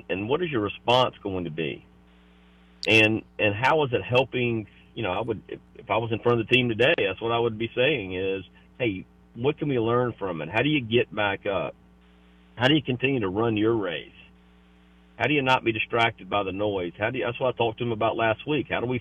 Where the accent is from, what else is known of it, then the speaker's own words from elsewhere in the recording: Sumter, South Carolina, United States; I am in my hometown, Sumter, where we talked about, where it all starts in Sumter.